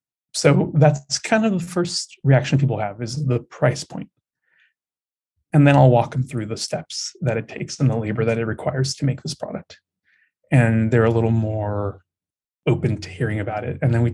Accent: United States; born there; And I think I'm also an American-born Mexican, second generation.

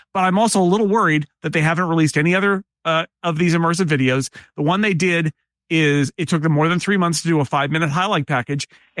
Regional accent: United States; It's Americans here. We're Americans.

